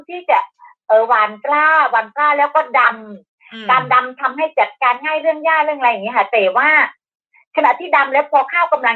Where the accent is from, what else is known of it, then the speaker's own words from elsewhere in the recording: Isan, Thailand; เราคนภาคอีสานนะคะไม่ใช่คนขี้เกียจเราไม่ได้อยากจากถิ่นไม่ได้อยากจากบ้านที่จะไปอยู่ที่กรุงเทพจริงๆนะคะ